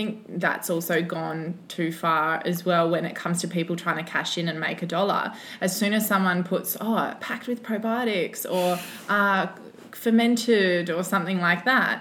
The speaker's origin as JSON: {"language": "English", "country": "Australia", "tie": "born or raised there", "said": "I grew up in Australia, so I don't really have, you know, I mean, my background's British"}